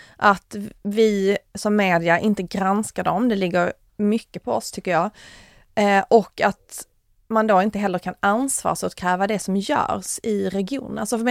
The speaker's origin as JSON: {"language": "Swedish", "region": "Skåne", "country": "Sweden", "said": "Vi känner ju till honom eftersom vi är från Skåne."}